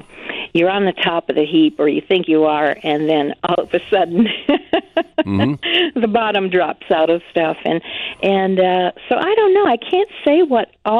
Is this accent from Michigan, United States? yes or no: yes; Michigan, United States; moved away as an adult; now in Chicago, United States; Well, I moved to Chicago from the Upper Peninsula.